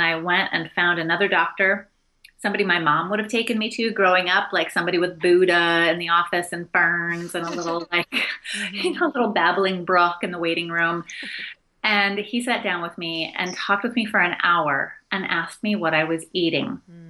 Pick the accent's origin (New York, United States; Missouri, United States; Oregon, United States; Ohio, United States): Oregon, United States; Portland; My parents were like back to the landers. They bought an old farm. I grew up outside of Portland, Oregon.